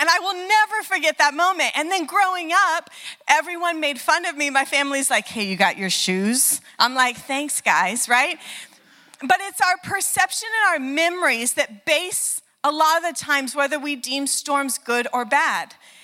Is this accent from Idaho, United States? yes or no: no; Oklahoma, United States; I grew up in Oklahoma. You can just imagine, we have the largest tornado that's ever hit the country was in Oklahoma